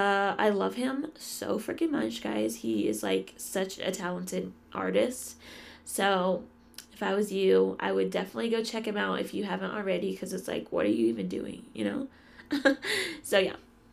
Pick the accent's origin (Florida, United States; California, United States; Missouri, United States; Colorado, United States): Colorado, United States; Denver; now in Colorado Springs, United States; I am from Colorado. Originally from Denver, Colorado, but I live right now in Colorado Springs, Colorado